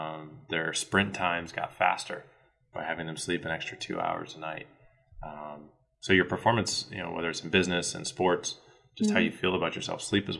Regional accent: Connecticut, United States; I actually didn't know what Bojangles was when I moved down here. I'm from up north. I'm from

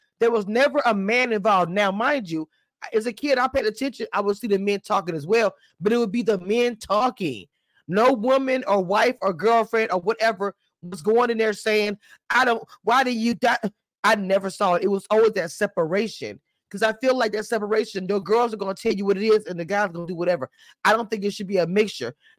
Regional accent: the South, United States; even growing up in the South, you see the women, you know, kind of collectively getting together, the aunties and the whatever.

